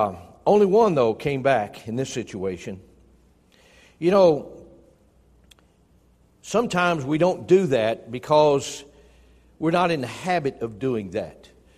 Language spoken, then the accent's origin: English; Tennessee, United States; Since I'm originally from Tennessee, what's that got to do with it?